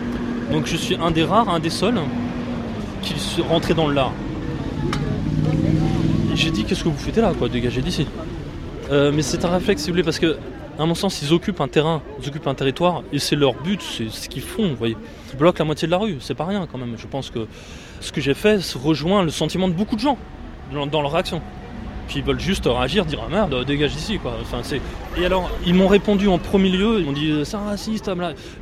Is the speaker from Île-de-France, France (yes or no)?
yes; Montmorency, Île-de-France, France; born there; Je suis né en France en 1982, vers Montmorency